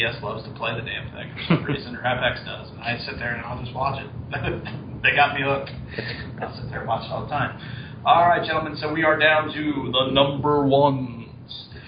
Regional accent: Cincinnati, Ohio, United States; we're from the Cincinnati area and the Cincinnati market

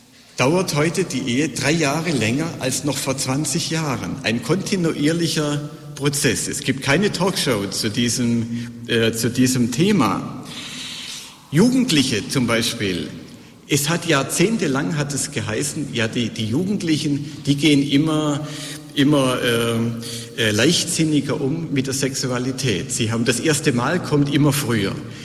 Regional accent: Bavaria, Germany; Ich komme aus dem Bistum Augsburg.

